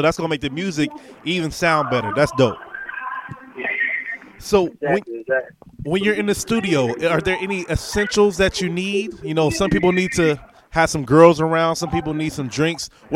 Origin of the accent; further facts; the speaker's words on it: Dayton, Ohio, United States; now in Columbus, United States; Yeah, I'm from Dayton, Ohio. Dayton's going to show y'all some love, I promise you. And I'm in Columbus right now, so we're looking forward to seeing you up in Ohio and getting that good Midwest love.